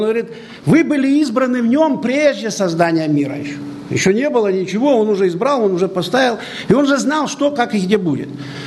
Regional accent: Magadan Oblast, Russia; born there; а я родился под Магаданом, 600 километров от Магадана.

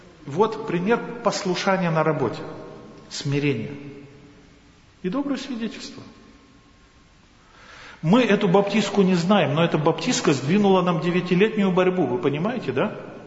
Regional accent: Lithuania; Russian is a second language; Я ж литовец, я ж знаю, почему католики так молятся, да?

